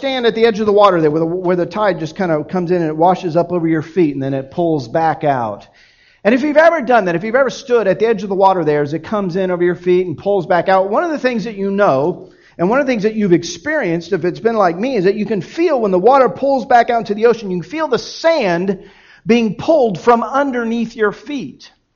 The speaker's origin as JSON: {"language": "English", "town": "Miami", "region": "Florida", "country": "United States", "tie": "born or raised there", "said": "Despite the fact that I grew up in Miami, I was never really drawn to the beach in a big way"}